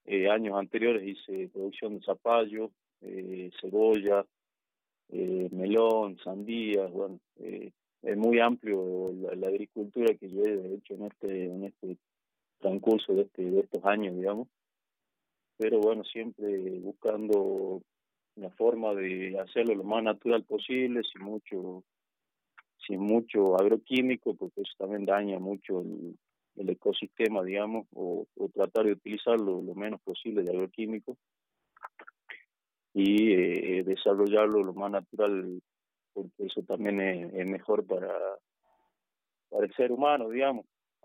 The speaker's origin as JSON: {"language": "Spanish", "region": "Salta", "country": "Argentina", "tie": "born there", "said": "nací en Salta, pero bueno, ahora vivo acá en La Viña, vivo acá con mi familia"}